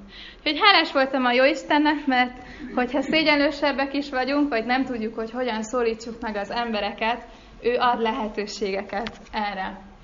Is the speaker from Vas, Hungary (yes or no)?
no; Budapest, Hungary; én budapesti vagyok